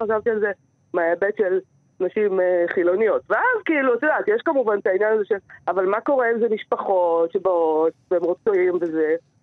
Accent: Tel Aviv, Tel Aviv District, Israel; אני מתל אביב אפילו.

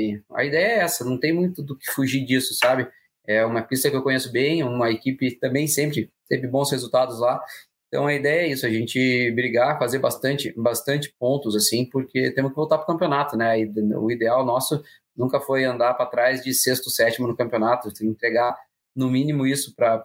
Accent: Paraná, Brazil; Então, eu, como paranaense, eu sempre reclamava.

